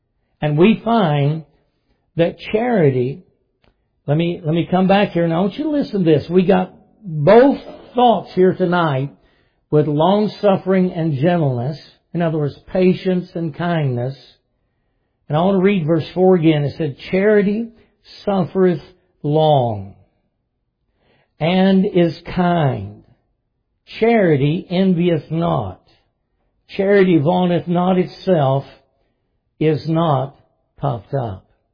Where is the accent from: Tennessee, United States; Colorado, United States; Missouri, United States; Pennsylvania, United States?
Tennessee, United States; Dayton; right across the mountain from my hometown in Dayton